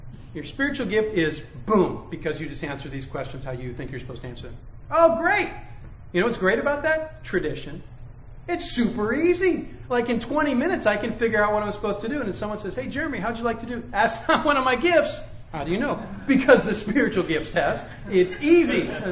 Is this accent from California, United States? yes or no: yes; California, United States; And then me and my dad and brothers, because we grew up in California